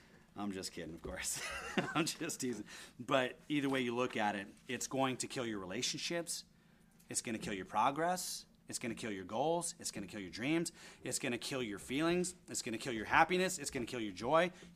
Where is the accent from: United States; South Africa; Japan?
United States; I'm a white guy though. I'm American.